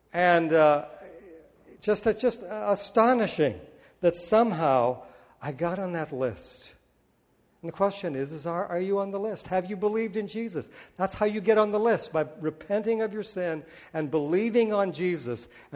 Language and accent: English; Montana, United States; this last 2 weeks, I was back in my hometown in western Montana, and I happened to connect with a couple of old classmates